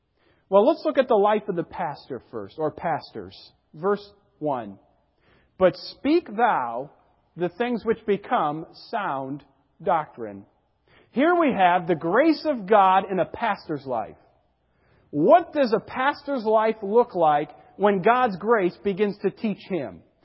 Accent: United States; Back where I grew up on the Connecticut River, they had the Shad Derby.

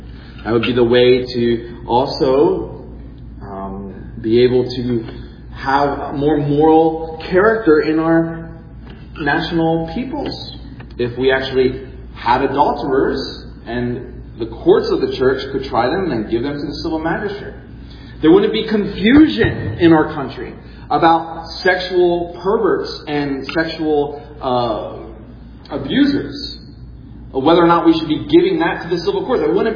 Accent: United States; The only reason they don't now is because we're American.

